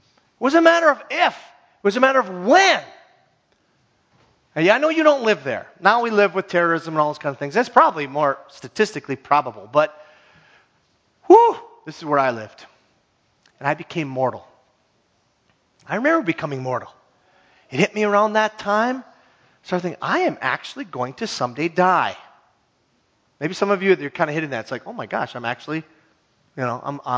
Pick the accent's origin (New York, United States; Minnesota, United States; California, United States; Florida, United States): Minnesota, United States; Hibbing; When I went to the University of Minnesota as an 18-year-old, I came from Hibbing, Minnesota, which is about 20,000 people.